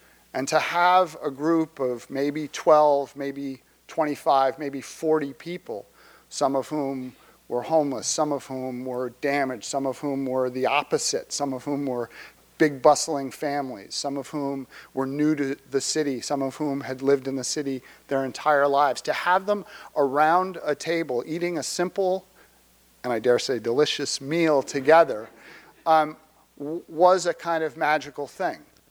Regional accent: Brooklyn, New York, United States; And I grew up with him in Brooklyn Heights.

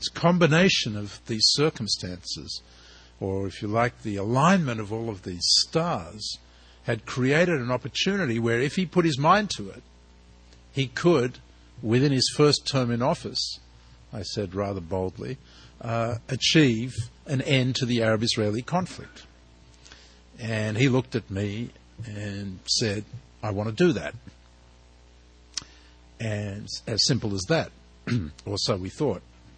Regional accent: Australia; accent: Australian; when I was a student from Australia, hence the accent, in Jerusalem

